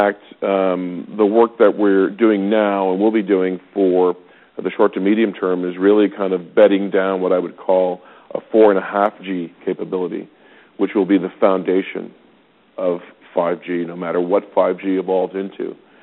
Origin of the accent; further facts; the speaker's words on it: Canada; Our job as Canadian leaders of the wireless industry is to see what is happening out there in the world